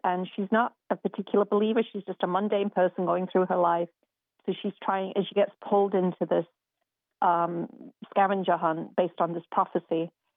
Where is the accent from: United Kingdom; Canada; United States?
United Kingdom; the north of England; Well, I grew up in England, in the north of England. I went to university in York